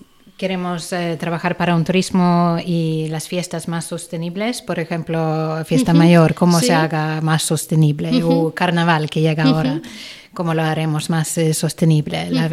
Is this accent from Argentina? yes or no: no; Sweden; Spanish is a second language; now in Catalonia, Spain; yo soy sueca